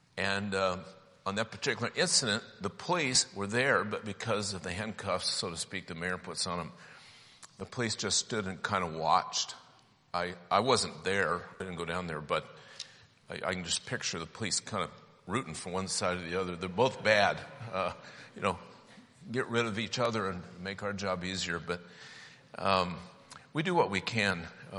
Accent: Portland, Oregon, United States; Now, I'm from Portland. Please don't boo.

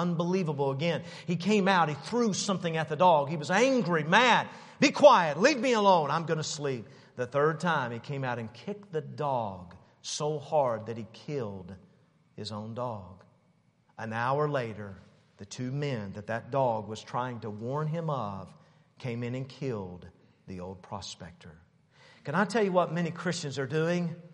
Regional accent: Knoxville, Tennessee, United States; Years ago, when I was growing up in Knoxville, Tennessee, my dad and I, we used to wrestle and fight a lot.

